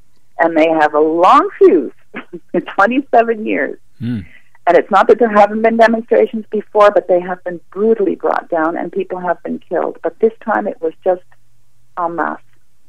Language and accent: English; Canada; to me as a Canadian.